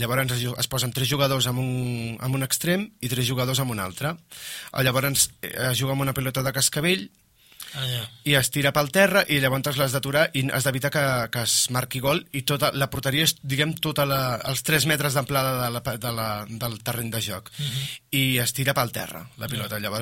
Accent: Cerdanyola del Vallès, Catalonia, Spain; per Cerdanyola, com que és el meu poble, diguem, ja m'ho conec i ja vaig caminant.

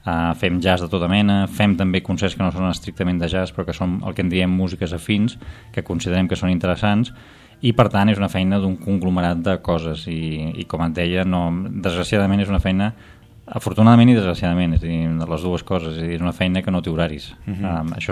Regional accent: Barcelona, Catalonia, Spain; now in Sant Feliu, Spain; Jo no tant, perquè era més aviat petit i per tant, sempre em vaig limitar molt al meu barri, al barri de la Sagrera.

